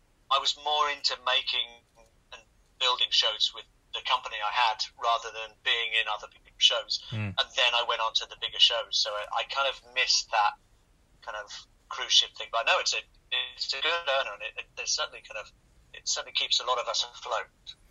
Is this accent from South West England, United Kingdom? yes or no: yes; South West England, United Kingdom; I grew up by the ocean. Yeah, I grew up by the sea. So in North Devon, we have beau